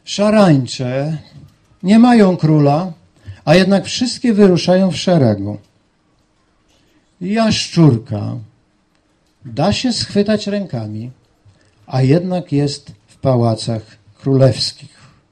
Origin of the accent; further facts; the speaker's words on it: Gdańsk, Pomeranian Voivodeship, Poland; Jesteśmy dumni z Biblii Gdańskiej, prawda? My gdańszczanie zwłaszcza.